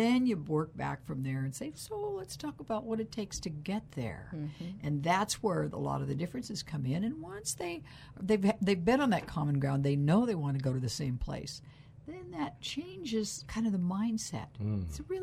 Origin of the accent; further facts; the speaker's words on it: Modesto, California, United States; also born or lived in Fresno; Modesto native.